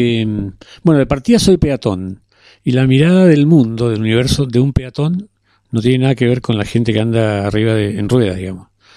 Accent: Argentina; moved away; Cuando yo salí de Argentina en el año 74 en un carguero, llegué a Europa

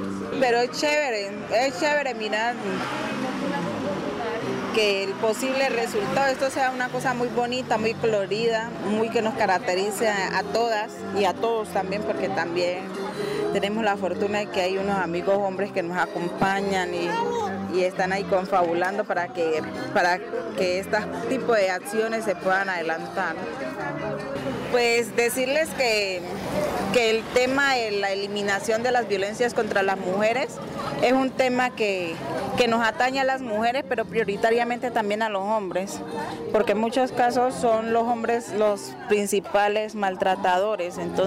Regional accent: Guachené, Cauca, Colombia; vengo del municipio de Guachené

